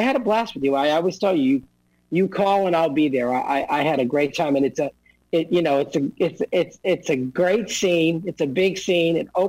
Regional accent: Boston, Massachusetts, United States; now in New York, United States; I'm from Massachusetts, Boston, we say Mario.

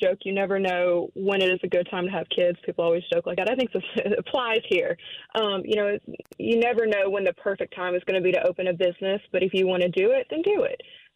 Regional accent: Louisiana, United States; I'm from the North Shore, so St. Tammany Corporation, I know, offers a lot of benefits for people wanting to start their own business.

